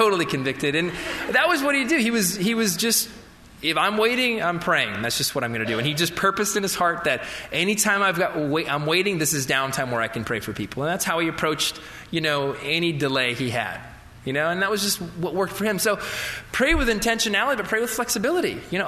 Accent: Florida, United States; I grew up hunting in Florida.

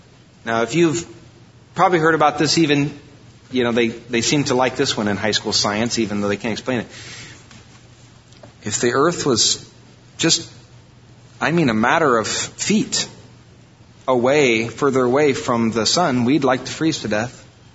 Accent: Iowa, United States; And I grew up in Iowa, so, you know, it's kind of corn.

